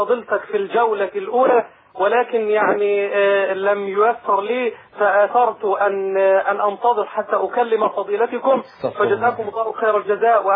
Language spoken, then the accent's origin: Arabic; Egypt; now in Kuwait; والله أنا أعمل إماما في دولة الكويت وأنا من مصر